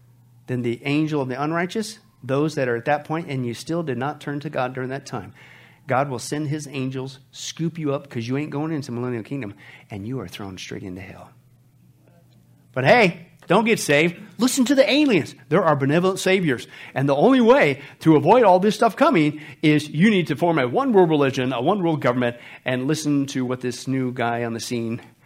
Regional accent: Kansas, United States; also born or lived in Nebraska; I grew up in the Midwest in Canada, in Kansas and Nebraska, right?

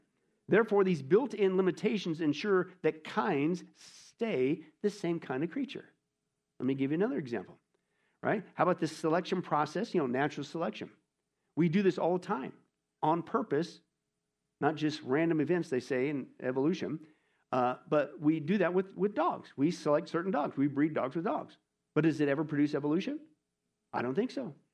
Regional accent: United States; If you ever notice, I grew up in Kansas, Nebraska.

